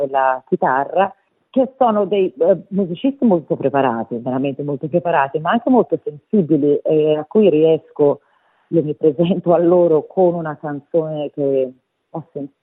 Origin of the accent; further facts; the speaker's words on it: Florence, Tuscany, Italy; also born or lived in Apulia; Io sono nata nel Sud Italia, sono nata in Puglia da mamma pugliese e papà calabrese, però sono cresciuta a Firenze, credo che si senta.